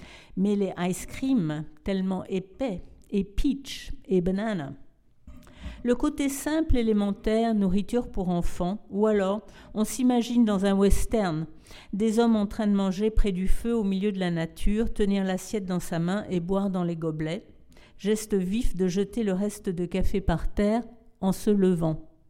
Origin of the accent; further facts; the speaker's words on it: Paris, Île-de-France, France; also born or lived in Brooklyn; Je suis née à Brooklyn, j'ai été élevée à Paris.